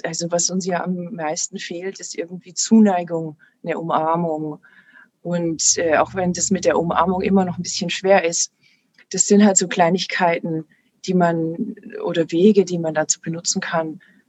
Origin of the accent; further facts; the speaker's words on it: Passau, Bavaria, Germany; Ich komme ursprünglich aus Passau.